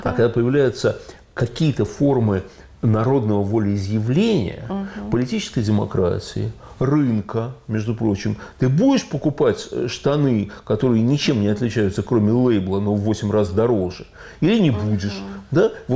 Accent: Saint Petersburg, Russia; Кстати, я вот вырос в Питере, на самом деле

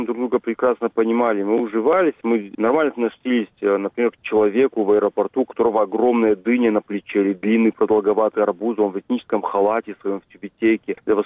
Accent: North Ossetia–Alania, Russia; Я осетин. И как ни странно, вот в Осетии эта тема была бы непонятна, потому что лично у нас вот в Осетии, во Владикавказе, в Северной Осетии, в Южной Осетии

